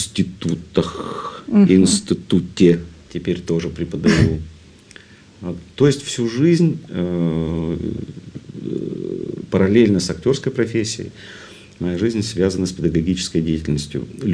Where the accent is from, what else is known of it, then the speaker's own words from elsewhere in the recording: Sevastopol, Ukraine; now in Saint Petersburg, Russia; Я один приехал из Севастополя в Ленинград.